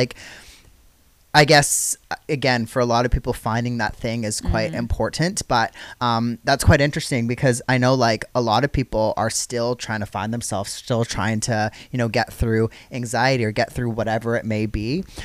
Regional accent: Canada; now in Adelaide, Australia; I'm from Canada. I moved here actually through COVID.

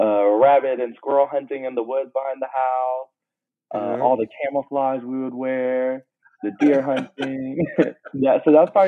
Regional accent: Atlanta, Georgia, United States; So being biracial, half black and half white, growing up in Atlanta, which is a very diverse city

